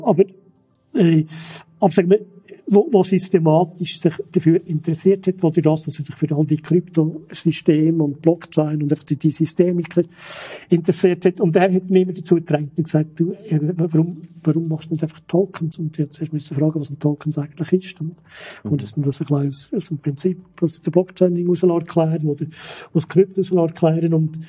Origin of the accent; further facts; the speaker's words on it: Switzerland; man muss sich ein bisschen schämen als Schweizer.